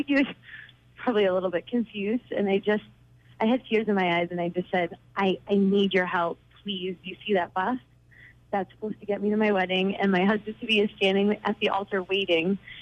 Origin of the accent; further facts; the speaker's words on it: Fairhaven, Massachusetts, United States; I'm from Fairhaven.